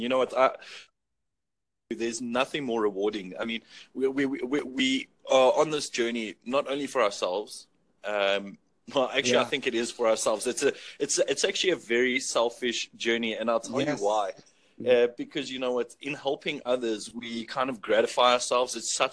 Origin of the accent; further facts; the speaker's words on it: Johannesburg, Gauteng, South Africa; I'm from South Africa